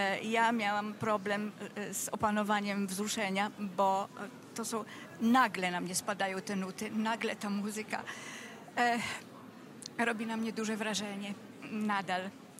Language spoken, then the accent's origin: Polish; Warsaw, Masovian Voivodeship, Poland; Mieszkaliśmy w Warszawie, jesteśmy warszawiakami, prawda? Zresztą z mojego ojca też jestem warszawianką od wieków.